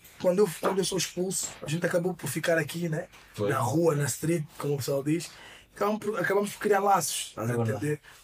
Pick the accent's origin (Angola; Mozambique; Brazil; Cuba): Mozambique; now in Portugal; A gente veio de Moçambique, minha mãe disse: vocês vão viajar para longe para estudar.